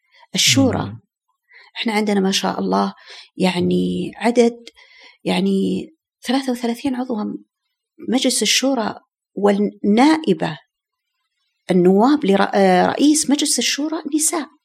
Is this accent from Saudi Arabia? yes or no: yes; Saudi Arabia; الحين إحنا عندنا في السعودية، تعتبر السعودية إحدى دول الجي 20